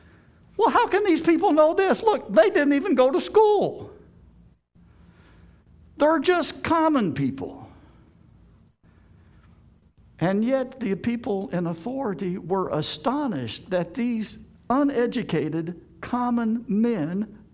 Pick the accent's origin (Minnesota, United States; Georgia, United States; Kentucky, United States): Kentucky, United States; You may like what I'm saying until I tell you I'm from Kentucky.